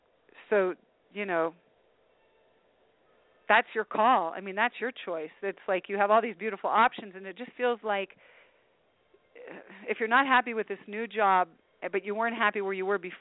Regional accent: Delaware, United States; also born or lived in Richmond / Washington, D.C. / New York; I'm an East Coaster originally. I'm from Delaware and Richmond and D.C. and New York and everything.

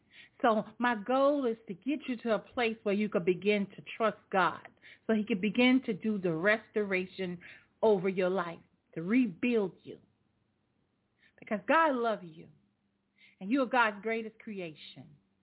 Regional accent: New Orleans, Louisiana, United States; if you hear like a little accent in my voice, I'm from New Orleans

